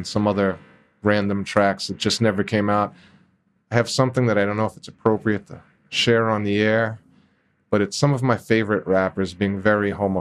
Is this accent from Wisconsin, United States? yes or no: no; Fort Greene, New York, United States; I grew up in Fort Greene, ton of beautiful homes in Fort Greene, but they were allowed to hit rock bottom during the 70s and 80s.